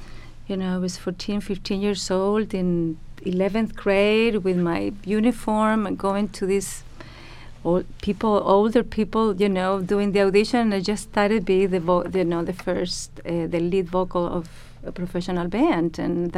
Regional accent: Chile; I grew up in Chile in the, you know, 80s also. We live a dictatorship. Mm. I was living in a dictatorship for 17 years.

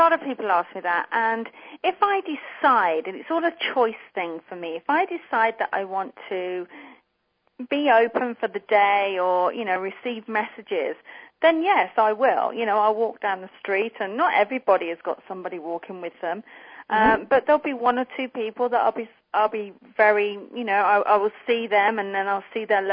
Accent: United Kingdom; accent: British; now in United States; So, you know, I'm British, as you can hear from the accent.

